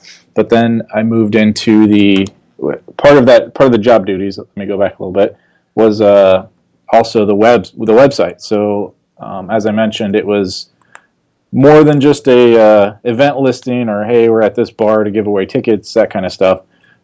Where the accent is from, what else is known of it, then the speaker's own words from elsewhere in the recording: Ohio, United States; now in Portland, United States; I'm originally from Ohio. I grew up in a small town, always played sports my whole life